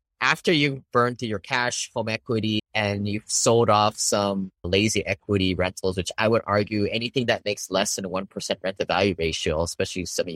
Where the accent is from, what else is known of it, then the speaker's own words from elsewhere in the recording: Hawaii, United States; I grew up in Hawaii, became an engineer, and then I didn't really like it.